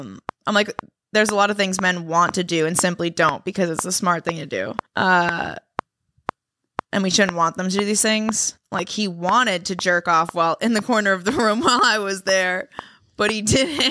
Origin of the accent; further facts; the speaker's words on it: Boston, Massachusetts, United States; born there; So I was like, oh, I was born in Boston. And every time I tell people that they're confused... Because they're like, you don't sound like you're from Boston.